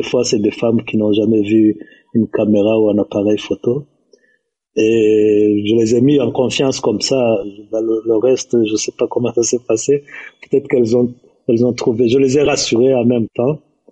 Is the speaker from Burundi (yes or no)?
yes; Burundi; Je viens du Burundi, donc pour les gens de ma génération, on peut dire old school